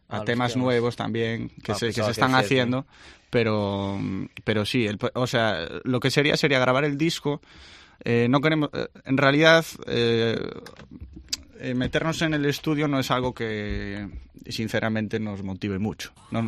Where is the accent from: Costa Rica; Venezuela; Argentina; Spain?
Spain; Ferrol, Galicia; Cuando tocamos la gente nos pregunta, ¿pero de dónde sois? Somos de aquí, de Ferrol.